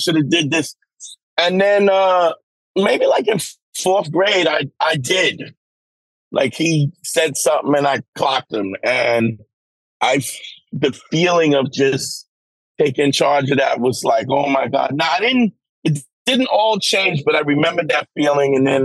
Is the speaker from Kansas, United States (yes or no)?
no; Brooklyn, New York, United States; imagine growing up in Brooklyn and Crown Heights, Brooklyn in the 70s and 80s. Heroin and then crack. And then, I mean, I so often think I wonder how I survived.